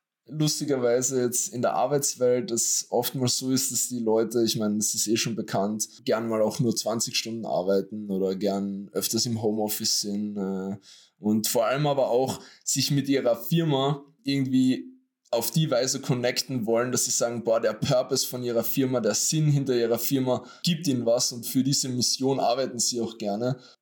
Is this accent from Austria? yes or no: yes; Austria; andererseits aber auch in Österreich, weil ich komme ja aus Österreich und meine Videos sind meistens überall anders auf der Welt, nur nicht in Österreich